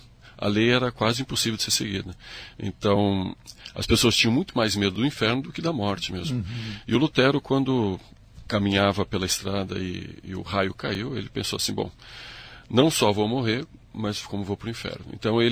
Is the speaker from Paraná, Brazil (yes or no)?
yes; Paraná, Brazil; eu sou paranaense, mas de coração eu sou gaúcho.